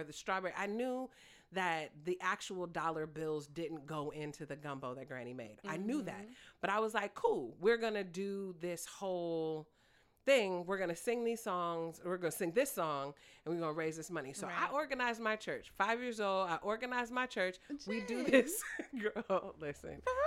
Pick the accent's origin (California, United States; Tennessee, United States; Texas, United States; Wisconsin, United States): California, United States; Oakland; Because I'm from East Oakland, which is about as wide as an airplane